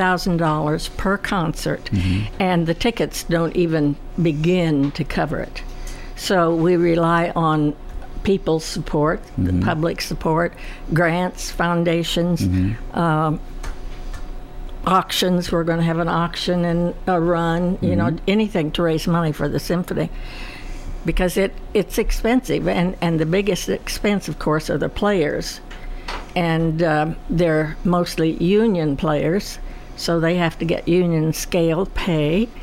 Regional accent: Atlantic, Iowa, United States; No, I'm from Atlantic, Iowa.

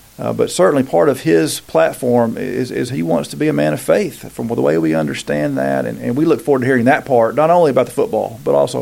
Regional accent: Knoxville, Tennessee, United States; born and raised and loved the Cowboys as a kid growing up in Knoxville

